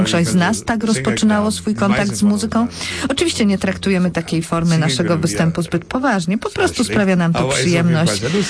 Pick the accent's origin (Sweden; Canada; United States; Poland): United States; Pochodzę z Ameryki. Jako Amerykanin wzrastałem z jazzem.